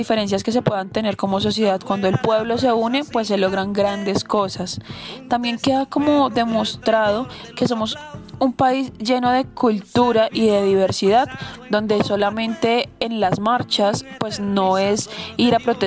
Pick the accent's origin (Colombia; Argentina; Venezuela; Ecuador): Colombia